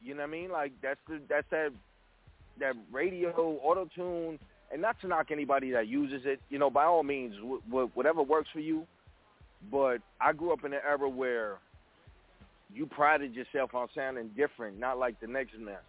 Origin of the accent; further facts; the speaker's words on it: New York City, New York, United States; When I was growing up, because I'm a 70s baby, so I grew up with the hip-hop. And I grew up in the Bronx, so it was there.